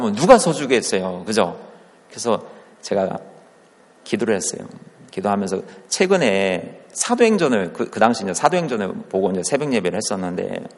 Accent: South Korea; 저는 한국에서 온 목사라고

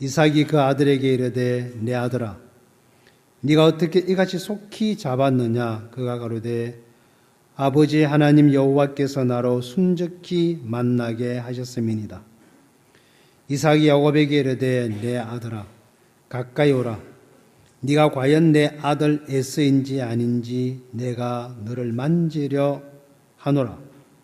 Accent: Gyeongsang, South Korea; 어릴 때 이제 시골에서 자라면서 이 겨울에 가서 이 경상도 말로 고디라 그럽니다.

